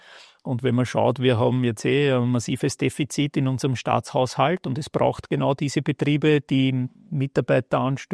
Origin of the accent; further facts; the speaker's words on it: Austria; dass wir halt als Österreicher weiterhin eine gute Zukunft haben.